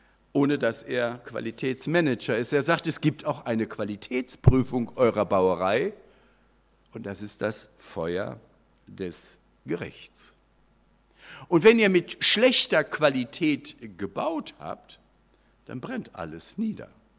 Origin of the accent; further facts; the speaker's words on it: Hildesheim, Lower Saxony, Germany; Das waren so die Baumaterialien in der Gegend, wo ich groß geworden bin, in Hildesheim, Fachwerkhäuser.